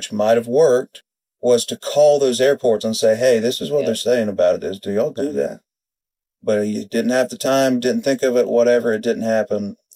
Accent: Deep South, United States; I'm from the Deep South, a place where snow happens in the movies.

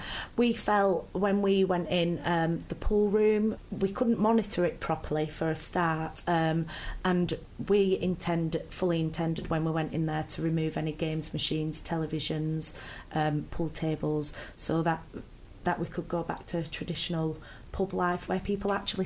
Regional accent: Todmorden, Yorkshire and the Humber, United Kingdom; So I am originally from Todmorden.

